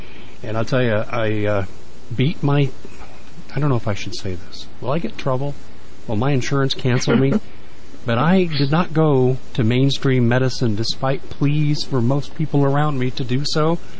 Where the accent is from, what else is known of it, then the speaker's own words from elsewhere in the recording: Aurora, Colorado, United States; I grew up near the Aurora Mall. I grew up a mile and a half away from the Aurora Mall.